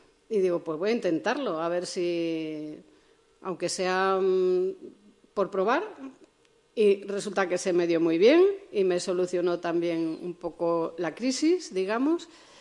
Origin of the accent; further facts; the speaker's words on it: Puente San Miguel, Cantabria, Spain; yo nací, mi casa en Puente San Miguel estaba al ladito, encima del río Saja. Yo nací en casa.